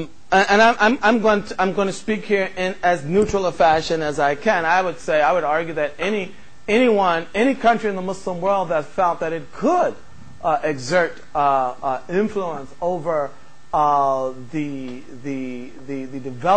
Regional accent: Philadelphia, Pennsylvania, United States; I mean, I think from Philadelphia. I mean, that's my hometown.

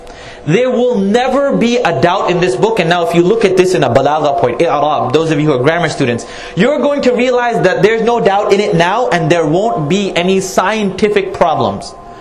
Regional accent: Dallas, Texas, United States; But rationally right now, I'm from Dallas. Do you know the foreclosure rate down in Dallas?

